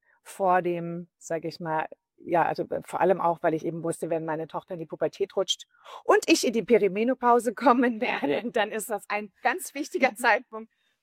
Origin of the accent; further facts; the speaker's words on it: Lake Constance, Germany; now in Berlin, Germany; Ich bin 53 Jahre am Bodensee aufgewachsen.